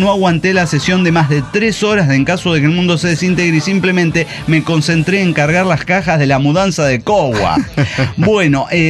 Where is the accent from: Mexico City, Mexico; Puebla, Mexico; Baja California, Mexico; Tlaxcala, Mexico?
Mexico City, Mexico; del DF mexicano.